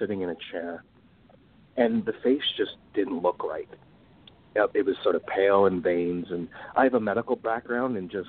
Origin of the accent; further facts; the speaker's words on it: Toronto, Ontario, Canada; I'm from Toronto, Canada.